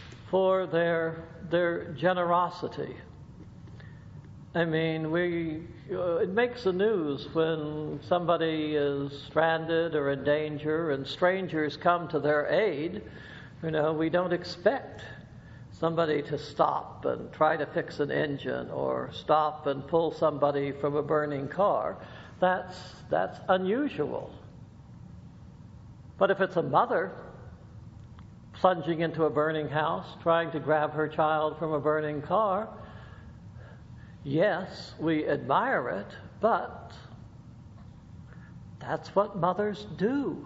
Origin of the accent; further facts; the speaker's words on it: the South, United States; As some of you know, or some of you may have guessed, I was brought up in the South.